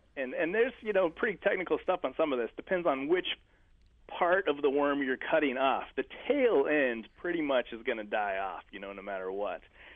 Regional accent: Wyoming, United States; I grew up in Wyoming, and so, you know, that's one of those old cowboy legends, and I remember my uncles talking about sleeping out under the stars

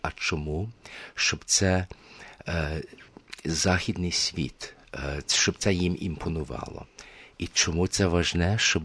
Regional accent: Canada; я є канадець українського походження. Мої батьки потерпіли над тим, що над сталінським терором. І були змушені від'їхати від своєї батьківщини в Канаду.

